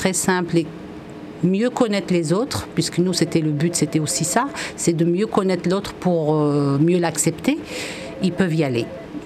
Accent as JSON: {"language": "French", "region": "Kabylie", "country": "Algeria", "moved": "as an adult", "said": "j'ai quitté la Kabylie adulte, donc ce que raconte cette dame, je l'ai vécu et puis j'y retourne régulièrement, donc je vois bien comment vit ma mère, mes tantes, etc."}